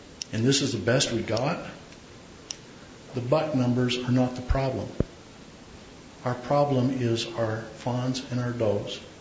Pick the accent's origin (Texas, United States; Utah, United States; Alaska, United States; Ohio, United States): Utah, United States; West Jordan; I'm from West Jordan.